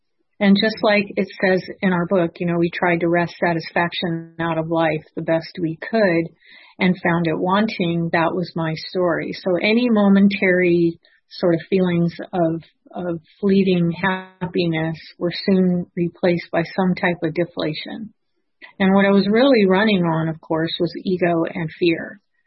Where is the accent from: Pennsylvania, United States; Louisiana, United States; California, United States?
California, United States; Los Angeles; born there; I will tell you that I was born in Los Angeles, California. I'm the first child of four. And I grew up in an alcoholic home.